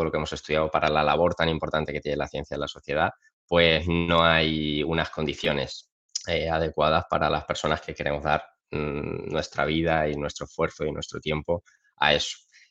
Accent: Villarrobledo, Castilla-La Mancha, Spain; Soy de Villarrobledo, de un pueblo de Albacete, tengo 26 años. Y bueno, nací en un entorno pues súper súper rural, súper humilde

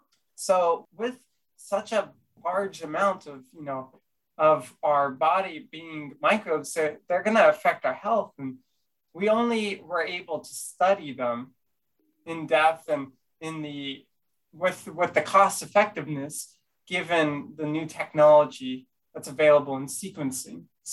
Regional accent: California, United States; So I'm from California, and going to the tide pools over at the ocean was one of my favorite things growing up.

